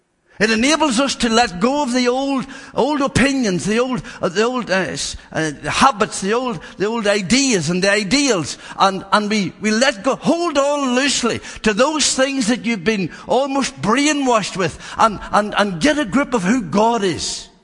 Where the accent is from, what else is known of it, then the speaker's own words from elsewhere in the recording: Mullen, Ireland; I come from Mullen, from the Republic of Ireland.